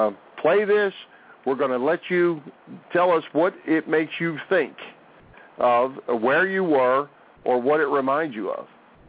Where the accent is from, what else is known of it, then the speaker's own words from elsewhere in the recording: Collingdale, Pennsylvania, United States; Back in my hometown of Collingdale, Pennsylvania, at the Collingdale Swim Club, where we used to all hang out